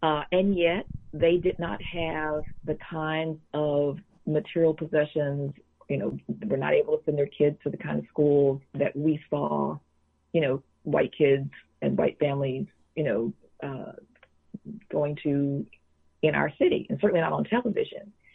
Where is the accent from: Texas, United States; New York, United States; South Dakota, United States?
Texas, United States; Fort Worth; We grew up in Fort Worth, Texas